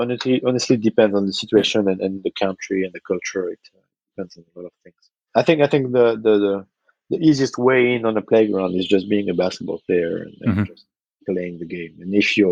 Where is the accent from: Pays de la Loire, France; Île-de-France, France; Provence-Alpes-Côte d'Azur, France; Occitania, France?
Pays de la Loire, France; Nantes; I was working in a basketball store in my hometown, Nantes, on the west coast of France.